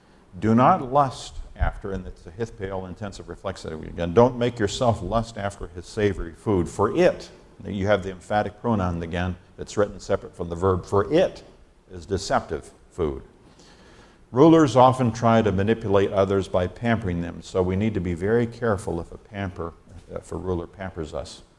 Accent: Nigeria; moved away; I grew up in Nigeria, West Africa.

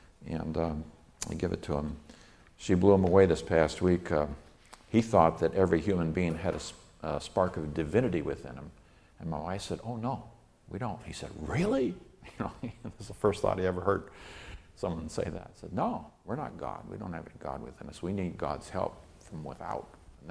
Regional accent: Nigeria; I was raised in Nigeria

